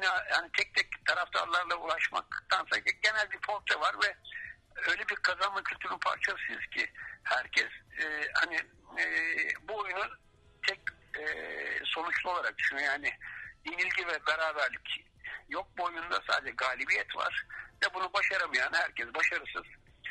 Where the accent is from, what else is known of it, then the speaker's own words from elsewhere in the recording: Bursa, Turkey; Yani benim çocukluğum Bursa'da geçti ve Bursa'nın tarihini bilirim.